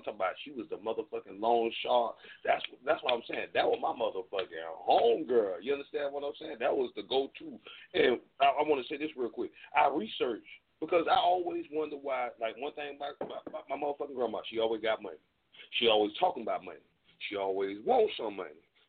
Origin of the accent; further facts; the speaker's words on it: Florida, United States; Y'all already know I'm from Duval County, Florida.